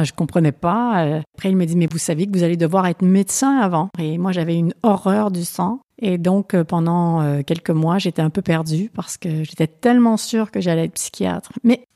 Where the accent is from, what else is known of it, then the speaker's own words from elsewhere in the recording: Victoriaville, Quebec, Canada; j'ai grandi à Victoriaville, qui est au centre du Québec. Et c'est la région de l'érable.